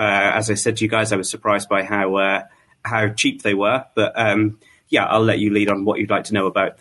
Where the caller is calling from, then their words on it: Abu Dhabi, United Arab Emirates; But I'm in the United Arab Emirates. So I'm in Abu Dhabi